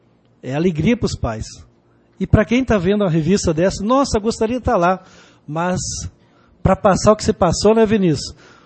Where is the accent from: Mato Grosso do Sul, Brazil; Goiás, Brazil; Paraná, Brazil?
Goiás, Brazil; Formosa; born there; Gente, eu nasci em Formosa, hoje estou aqui, mas vamos lá conhecer Formosa